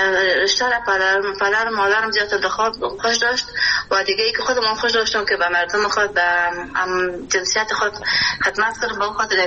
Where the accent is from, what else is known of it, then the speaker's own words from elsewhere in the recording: Kabul, Afghanistan; born there; من در شهر کابل به دنیا آمدیم در سال 1357 58 به دنیا آمدیم در منطقه باغ رئیس کابل.